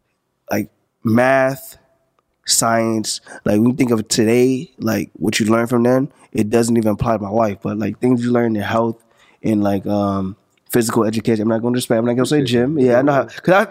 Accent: St. Albans, New York, United States; I'm from St. Albans, you know what I'm saying?

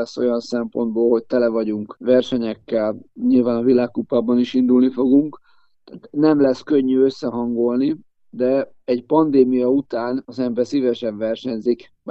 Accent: Százhalombatta, Pest, Hungary; szülővárosomban, Szászalombattán

